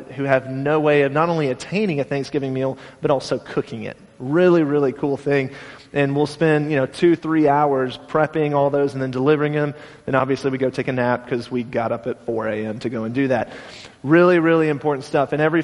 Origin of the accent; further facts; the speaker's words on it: Nashville, Tennessee, United States; we're going to go to where I grew up in Nashville, Tennessee.